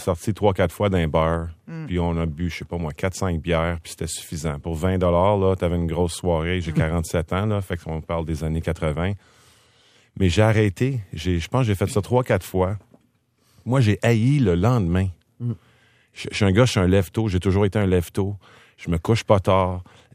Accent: Wendover, Ontario, Canada; Je viens d'une famille canadienne-française de l'Ontario. Là. Je suis d'Ottawa, de Wendover, Ontario.

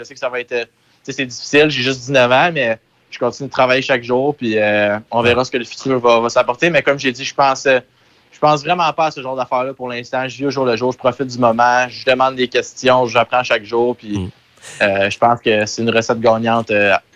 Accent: Gatineau, Quebec, Canada; c'est vraiment, c'est de là que je viens, dans le fond, de Gatineau, juste à côté.

